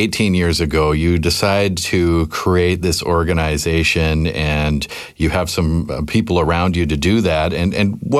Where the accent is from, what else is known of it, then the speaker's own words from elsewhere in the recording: Cordova Bay, British Columbia, Canada; I grew up in Cordova Bay in the 80s and 90s